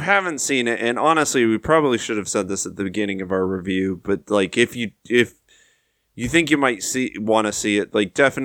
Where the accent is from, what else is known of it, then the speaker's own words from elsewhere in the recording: Pocatello, Idaho, United States; Decades apart, we grew up in Pocatello in the 90s, but it's, like, our hometown.